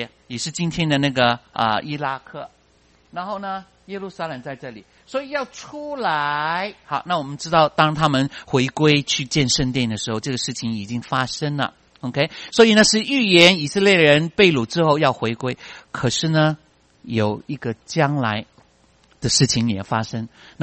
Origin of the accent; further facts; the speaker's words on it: Hong Kong; 我是从香港来的